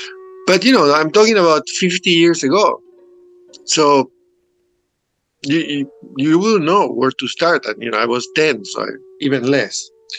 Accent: Argentina; English is a second language; moved away as an adult; also born or lived in New York; But I'm originally from Argentina. I lived the first half of my life there. And then I immigrated to New York, and I lived 10 years in New York.

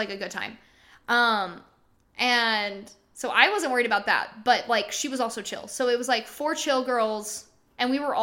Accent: Dallas, Texas, United States; I'm from Dallas.

